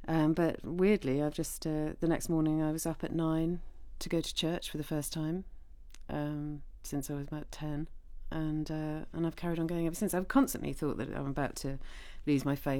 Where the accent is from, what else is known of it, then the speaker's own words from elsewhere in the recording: Hong Kong; born there; also born or lived in Zambia; I was born in Hong Kong.